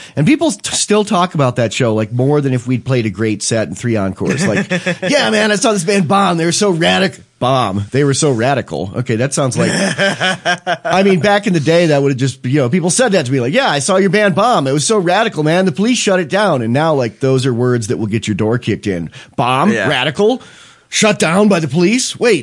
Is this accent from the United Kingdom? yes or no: no; Ireland; And I'm Irish, so yeah, and I can laugh at that. I'm Irish.